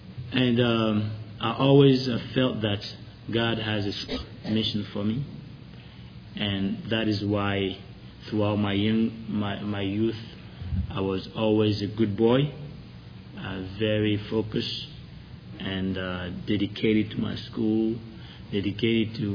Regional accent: Tiedru, Côte d’Ivoire; English is a second language; I'm from Ivory Coast, as he said. I was born and raised in a tiny village of Cote d'Ivoire. It's called Tiedru.

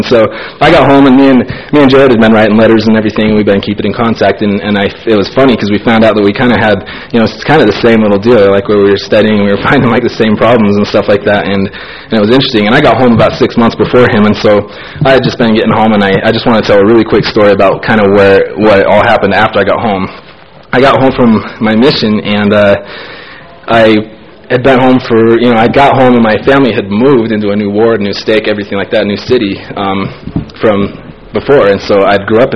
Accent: Madagascar; English is a second language; now in United States; Madagascar to Pennsylvania, and it was a pretty big change, to tell you the truth, for obvious reasons. I couldn't speak English, and it was really tough

